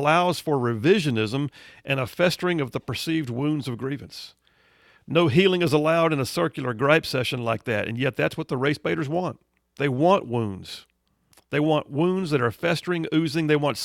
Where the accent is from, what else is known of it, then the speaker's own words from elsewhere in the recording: United States; I'm an American, but I've got a right and an ability to form an opinion about matters of foreign policy.